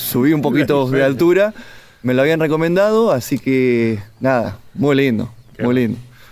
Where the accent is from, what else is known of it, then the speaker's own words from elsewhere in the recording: Necochea, Buenos Aires Province, Argentina; soy de Necochea, el sudeste de provincia de Buenos Aires.